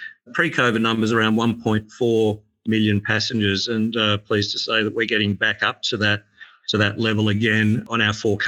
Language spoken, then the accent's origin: English; Melbourne, Victoria, Australia; and in the suburb of Keilor in Melbourne, and spending all of my living weekends, as I remember, as a plane spotter.